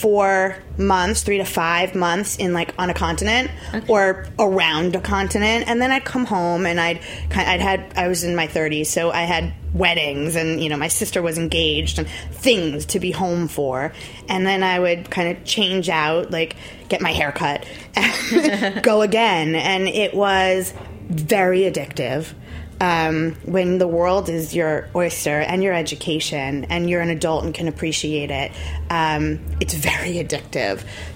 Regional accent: Long Island, New York, United States; And Newsday was my hometown paper. I grew up on Long Island.

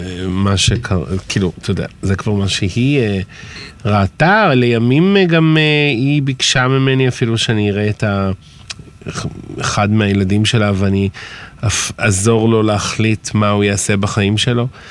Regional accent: Ramat Gan, Tel Aviv District, Israel; אני בן 53, אני יליד רמת גן, בית ספר פרדס, היום זה נקרא בית ספר לוחמי הגטאות.

